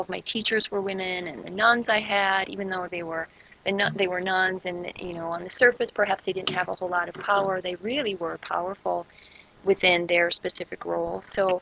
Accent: Chippewa Falls, Wisconsin, United States; Sure. I grew up in Chippewa Falls. It was a typical small town, really safe, peaceful.

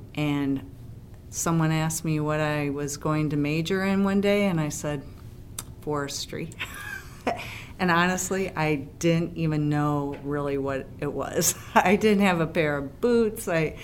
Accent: Madison, Wisconsin, United States; I grew up here in Madison, Wisconsin, and my parents, we camped. But I was an urban girl back then. I think the population of Madison was about 177,000.

